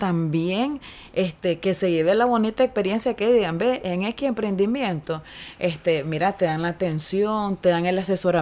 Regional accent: Masaya, Nicaragua; Vengo de la ciudad de Masaya, creativa, ciudad de las flores, ciudad del huipil, ciudad de todo.

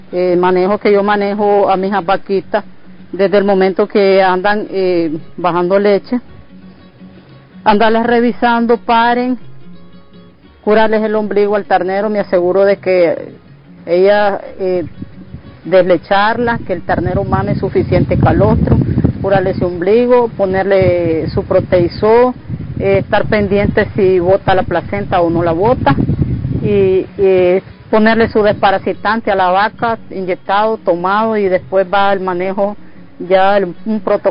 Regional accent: Muelle de los Bueyes, South Caribbean Coast Autonomous Region, Nicaragua; soy del municipio de Muelle de los Bueyes. Mi comunidad se llama Pintada Número 1

